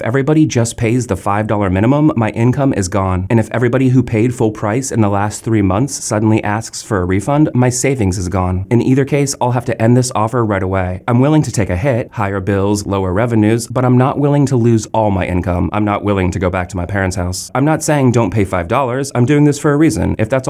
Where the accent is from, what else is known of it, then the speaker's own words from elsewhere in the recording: United States; born there; I was born and work in the United States, so I make US dollars.